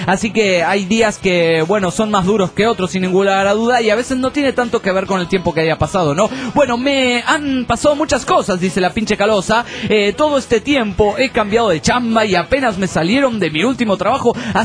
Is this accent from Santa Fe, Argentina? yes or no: yes; Santa Fe, Argentina; Que es mi futuro es mis pagos, mi ciudad natal, Santa Fe.